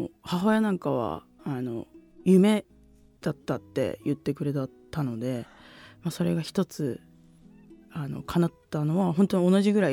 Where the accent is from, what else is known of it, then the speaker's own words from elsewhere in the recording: Setagaya, Tokyo, Japan; もうずっと世田谷に住まいを構えてたので、もう本当知らない道はないぐらいですね。